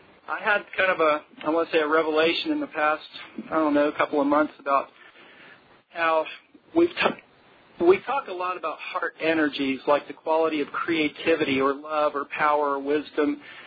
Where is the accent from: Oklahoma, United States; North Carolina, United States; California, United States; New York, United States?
North Carolina, United States; Yes, I'm from North Carolina, but today I'm in Georgia.